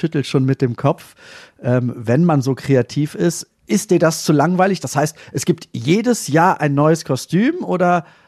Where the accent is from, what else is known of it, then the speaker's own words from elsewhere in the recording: Rhineland, Germany; Ich komme aus dem Rheinland, ich mag Karneval gerne, kölsche Musik.